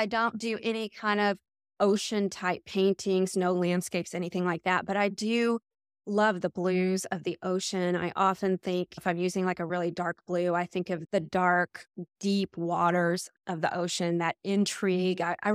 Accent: Texas, United States; now in Tampa, United States; So I grew up in Texas. You'll see actually a lot of that in some of the weird sayings that I have.

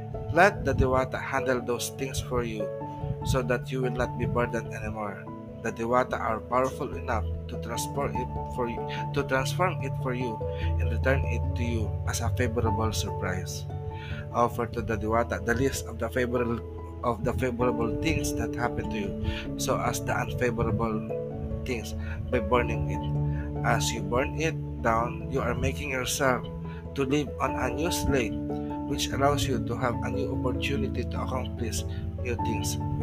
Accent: Philippines; English is a second language; we as Filipino people were very blessed that as Filipino in our homeland, we still speak our native languages

